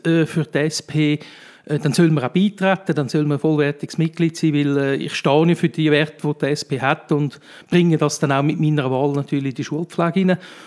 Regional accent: Wetzikon, Zurich, Switzerland; geboren, seinerzeit noch beim Altersspital. Mittlerweile hat es einen Neubau, wobei der ist ja auch nicht mehr so neu, aber ich bin also nur gebürtiger Wetzikon, bin dort aufgewachsen in die Schule

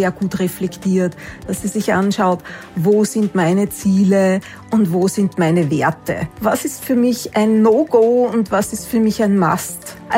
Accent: Austria; ich bin eine Österreicherin.

